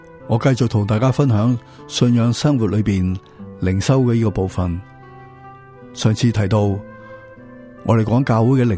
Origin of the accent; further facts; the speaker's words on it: China; 我们中国人不会好像他们西方喜欢呢，很多样东西都去分析斩到细细件